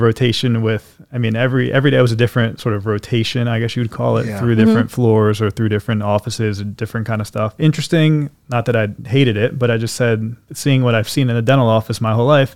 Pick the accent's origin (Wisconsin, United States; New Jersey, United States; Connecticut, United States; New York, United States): New Jersey, United States; Yardville; I grew up in Yardville. Not too far down the road.